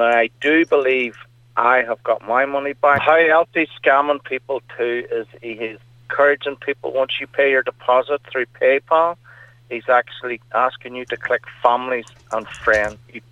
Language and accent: English; Omagh, Northern Ireland, United Kingdom; I'm originally from Omagh